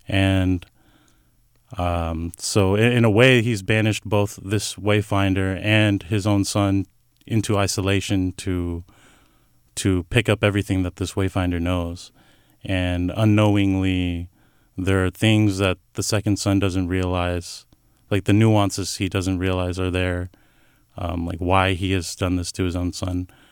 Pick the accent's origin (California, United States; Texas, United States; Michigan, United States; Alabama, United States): California, United States; Sacramento; As a Samoan man growing up in Sacramento, I think most of what I see in Pacific Island cultures is through like church conventions